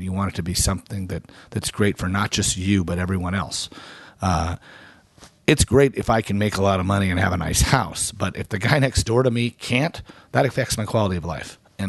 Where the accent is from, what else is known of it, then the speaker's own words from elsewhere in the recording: Tucson, Arizona, United States; Well, I grew up here in Tucson, and my grandmother was on the bench.